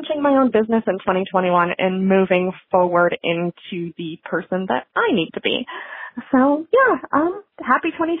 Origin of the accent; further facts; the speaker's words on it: Iowa, United States; I'm actually from Iowa, but it's a suburb of Omaha, Nebraska. Nobody knows where Camp Sloss is. So we'll say I'm from Omaha.